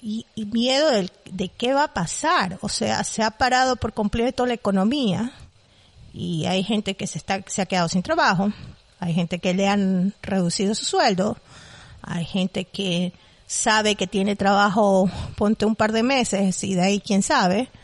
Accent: Ecuador; porque las dos somos ecuatorianas y claro, nos enfocamos hacia Ecuador, que es nuestro país.

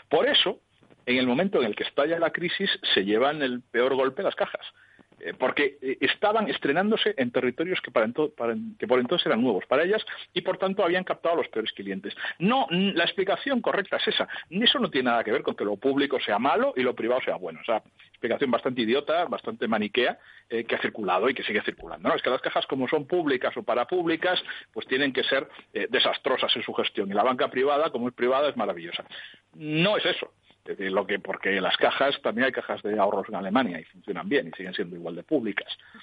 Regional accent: Lugo, Galicia, Spain; yo que soy de Lugo y alardeo mucho de eso, aunque no soy de Lugo practicante

